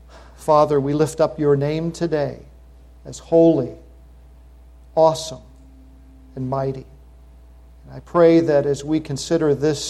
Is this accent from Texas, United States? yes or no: no; New York, United States; Back in high school, we had a girl on our bus in my hometown in upstate New York